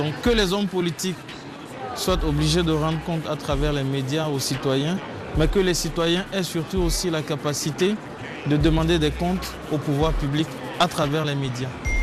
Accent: Parakou, Borgou, Benin; je viens du Bénin, à Parakou précisément, au nord du Bénin.

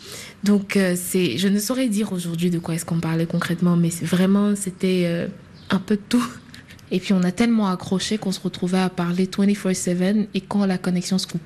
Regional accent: Yamoussoukro, Côte d’Ivoire; now in Dakar, Senegal; Je viens de la Côte d'Ivoire.

